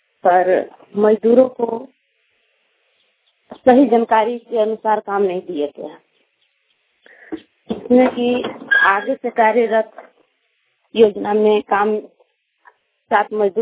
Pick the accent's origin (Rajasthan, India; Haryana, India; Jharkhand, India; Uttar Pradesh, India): Jharkhand, India; ग्राम post panchayat हासनदार, थाना मेराल, जिला गढ़वा के रहने वाली हूँ।